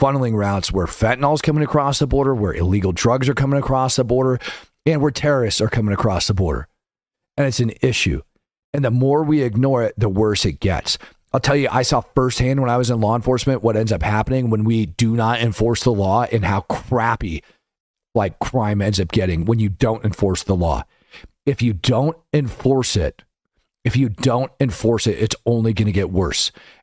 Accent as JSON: {"language": "English", "country": "United States", "said": "I'm an American. I got to abide by the damn law."}